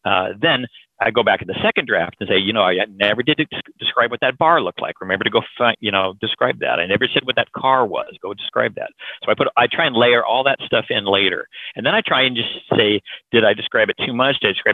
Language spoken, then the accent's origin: English; Idaho, United States; I was growing up in Idaho, and the farthest I'd ever traveled, you could throw a stone and hit it.